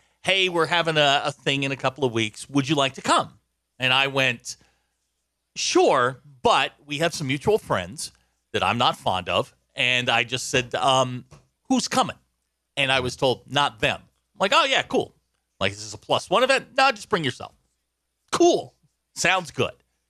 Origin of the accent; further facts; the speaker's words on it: Virginia, United States; I'm from Virginia.